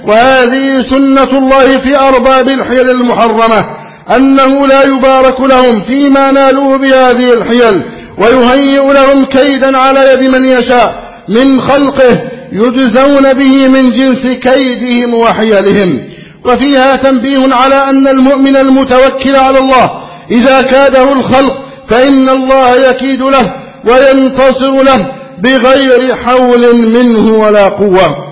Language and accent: Arabic; Egypt; اللهم احفظ بلدنا مصر أمنا أمانا.